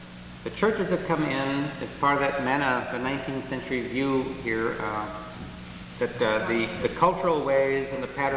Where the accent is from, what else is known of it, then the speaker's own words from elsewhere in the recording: South Dakota, United States; I come from South Dakota, and the majority of the Indian people there are Episcopalian, very devout Episcopalians.